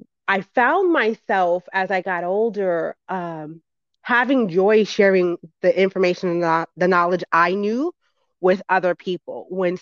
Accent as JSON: {"language": "English", "region": "New York", "country": "United States", "tie": "born or raised there", "said": "So, I grew up in the Bronx, New York."}